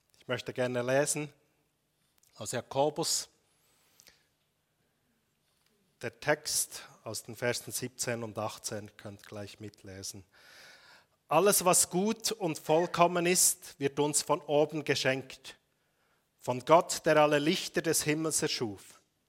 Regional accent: Bern, Switzerland; Ich war früher Landwirt, das gehört zu meinem Hintergrund. Aufgewachsen im Emmental oder am Rand des Emmentals.

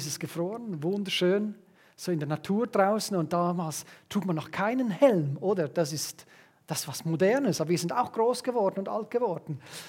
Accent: Switzerland; als richtiger Schweizer hast du ein Taschenmesser dabei, oder?

